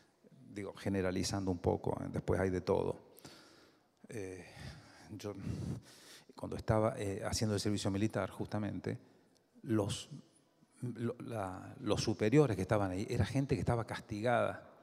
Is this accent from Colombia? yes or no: no; Argentina; yo soy muy argentino, no podría ser otra cosa, pero me gusta la Argentina a 12.000 kilómetros de altura, de distancia